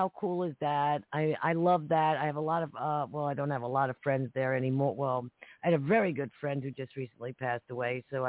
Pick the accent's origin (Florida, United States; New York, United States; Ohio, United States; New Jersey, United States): New Jersey, United States; accent: New Jersey; Can't you tell I'm in Jersey by my voice, by my accent?